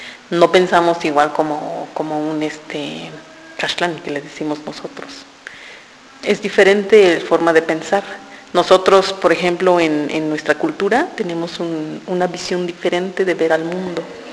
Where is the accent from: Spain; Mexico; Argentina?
Mexico; San Cristóbal de las Casas, Chiapas; Nací en San Cristóbal de las Casas, mis padres son del pueblo de Huistán. Y pues bueno, toda mi vida ha sido aquí en San Cristóbal de las Casas.